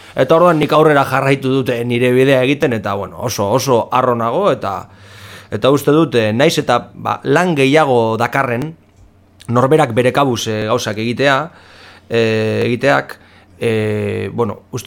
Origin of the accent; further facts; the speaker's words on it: Amorebieta-Etxano, Basque Country, Spain; Zornotzan badaukate nire herrian